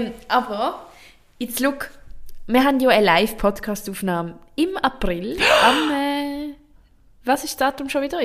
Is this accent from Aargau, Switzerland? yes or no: no; Basel, Basel-Stadt, Switzerland; Ich komme sogar aus dem Gellert.